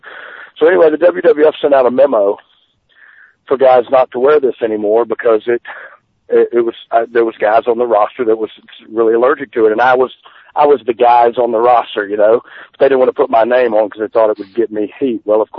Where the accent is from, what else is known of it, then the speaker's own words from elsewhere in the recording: the South, United States; I'm from the South, so I remember those days, you know.